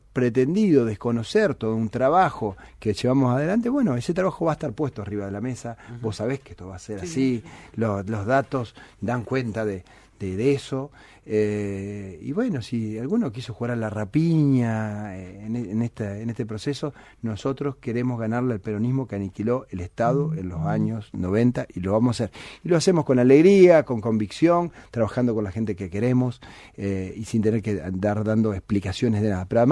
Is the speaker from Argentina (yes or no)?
yes; Santa Fe, Argentina; Nosotros, reitero, somos santafesinos, radicales